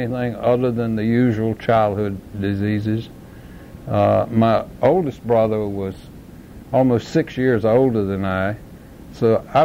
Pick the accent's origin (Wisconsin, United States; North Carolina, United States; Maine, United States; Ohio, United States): North Carolina, United States; Laurinburg; when he found out I was from Laurinburg, neighboring town, lived next to his uncle, Albert, we had instant communication.